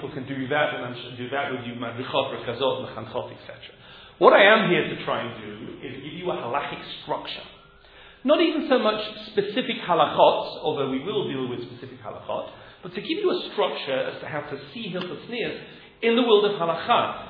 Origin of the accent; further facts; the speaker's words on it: England, United Kingdom; like I'm English, no one else is English here, right? So I grew up in a world which A, I'm male, B, I'm 46, C, I grew up in the 1970s.